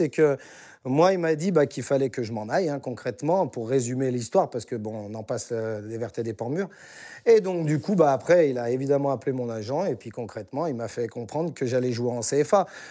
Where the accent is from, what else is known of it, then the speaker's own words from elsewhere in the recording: Auvergne-Rhône-Alpes, France; moi, je suis savoyard.